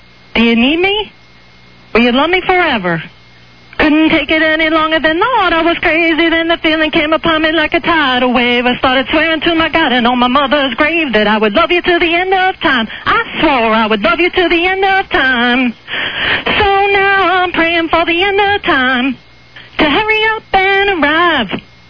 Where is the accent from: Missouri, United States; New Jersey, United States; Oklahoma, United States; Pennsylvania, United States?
Pennsylvania, United States; Philadelphia; I'm from Philadelphia.